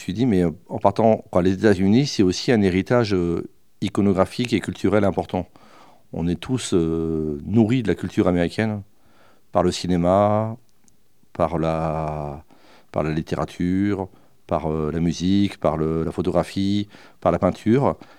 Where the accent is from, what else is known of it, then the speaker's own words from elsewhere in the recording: Toulouse, Occitanie, France; je suis originaire de Toulouse et je suis photographe